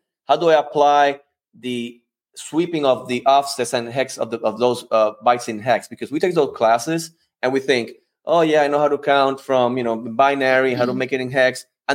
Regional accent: Puerto Rico; obviously I'm from Puerto Rico and, you know, I have an 8-year-old. And sometimes I just speak, you know, with my accent.

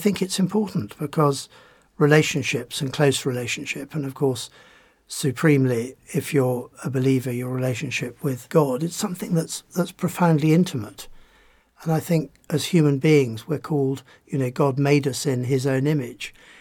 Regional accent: United Kingdom; I'm British.

